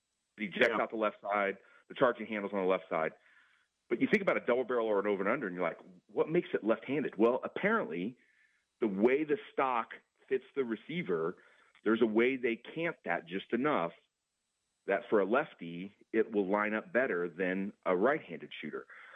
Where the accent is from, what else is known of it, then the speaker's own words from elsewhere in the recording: Kansas, United States; And man, I'm a little jealous because I grew up in Kansas, so my experience was I shot a lot of quail growing up as a kid.